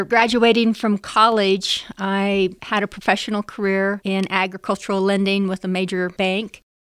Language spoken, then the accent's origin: English; Burlington, Colorado, United States; I'm originally from Eastern Colorado, around the Burlington area, where you blow over to Kansas one day and you blow back to Colorado the next.